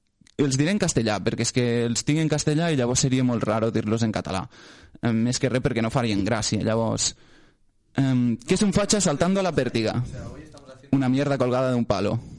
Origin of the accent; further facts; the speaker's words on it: Lleida, Catalonia, Spain; som de Lleida. Que d'altra banda, enfront de la gent de Barcelona, com a mínim nosaltres acabem les paraules bé. Vull dir que no acabem sempre amb la A, no tot sona igual.